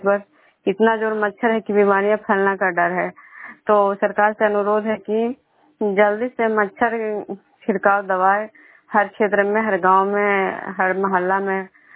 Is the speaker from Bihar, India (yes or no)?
yes; Vishnupur, Bihar, India; मैं विष्णुपुर ग्राम खजरा पंचायत नालंदा जिला नगरनाथ प्रखंड की निवासी हूँ।